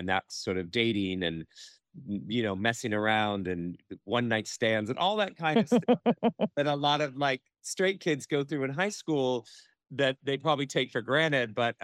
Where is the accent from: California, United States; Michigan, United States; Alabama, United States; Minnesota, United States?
California, United States; As much as I grew up in the Bay Area and this epidemic seemed to be everywhere at the time, it still hadn't really affected our day-to-day lives.